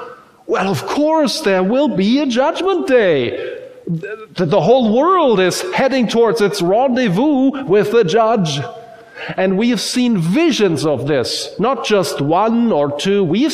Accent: Germany; born there; English is a second language; I was born in Germany, and so English is not my native language.

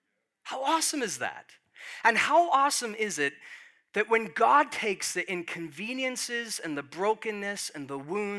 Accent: Oxford, South East England, United Kingdom; born there; I was born in Oxford, England.

